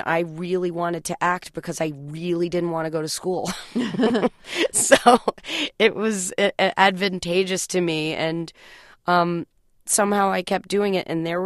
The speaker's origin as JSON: {"language": "English", "region": "New York", "country": "United States", "also_born_or_lived": "Los Angeles", "said": "I grew up bicoastally, even though I'm from New York originally. We were back and forth from New York to L.A."}